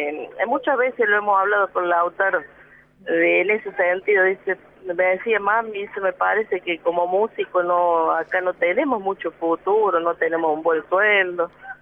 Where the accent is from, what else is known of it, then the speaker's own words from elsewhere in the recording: Bunquillo, Córdoba, Argentina; nosotros que somos de Bunquillo, lo que es el traslado de los chicos... Bueno, tienen que venir a Córdoba